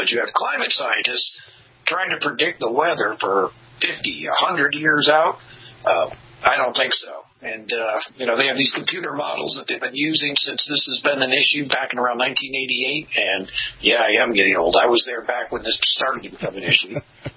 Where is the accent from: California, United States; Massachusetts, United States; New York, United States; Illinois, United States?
New York, United States; Buffalo; I grew up in Buffalo, New York. And I remember, like you do, back in the late 70s, I was introduced to this because it was a coming ice age.